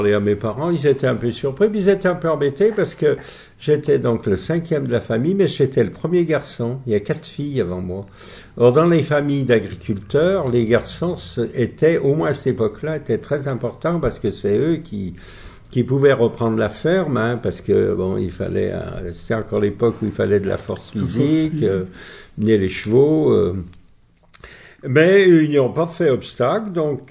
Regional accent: Rieux, Auvergne-Rhône-Alpes, France; born there; Je suis né à Rieux en 1934, dans une famille d'agriculteurs, puisque Rieux faisait partie de la ceinture verte de Lyon, hein, chargée de nourrir les Lyonnais. Mes parents, donc, étaient maraîchers depuis des générations.

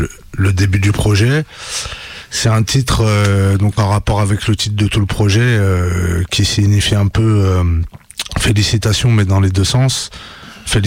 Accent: Lyon, Auvergne-Rhône-Alpes, France; mais on était du même quartier, en fait, à la base. On vient tous les deux de Montchat

